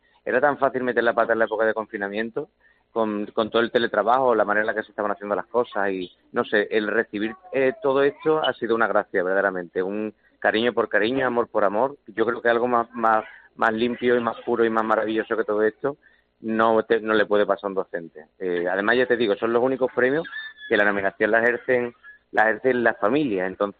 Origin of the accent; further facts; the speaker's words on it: Huelva, Andalusia, Spain; además soy el único de Huelva